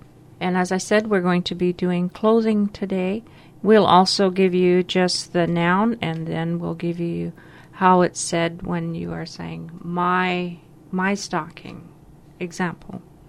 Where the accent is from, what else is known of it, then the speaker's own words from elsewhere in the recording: Klukwan, Alaska, United States; I am from Klukwan, Alaska.